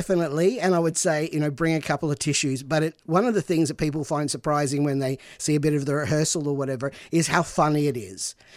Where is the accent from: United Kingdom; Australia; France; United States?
Australia; Bendigo, Victoria; So I'm from Bendigo, regional area